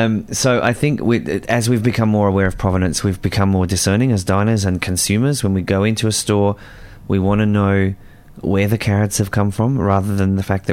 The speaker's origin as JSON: {"language": "English", "country": "Ireland", "said": "We're Irish, not known for our caviar dip."}